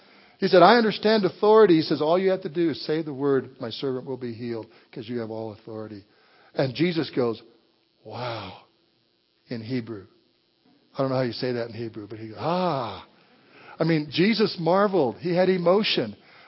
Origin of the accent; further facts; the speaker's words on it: Walsenburg, Colorado, United States; I come from an Italian family. And in Walsenburg, Colorado, my hometown, if you ever came to our house in the 1950s, standing on our porch, you could see four or five generations there